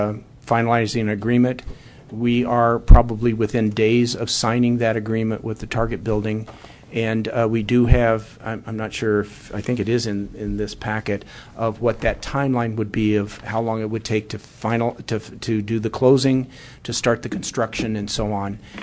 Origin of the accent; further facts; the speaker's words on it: Midwest, United States; but again, you know, I'm from the Midwest.